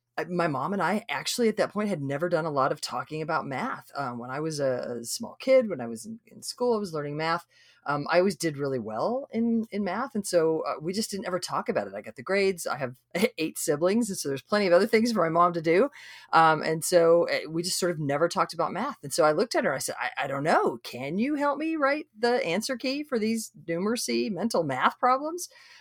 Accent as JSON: {"language": "English", "region": "Idaho", "country": "United States", "tie": "born or raised there", "said": "We live in Texas. I grew up in Idaho. My parents still live in Idaho."}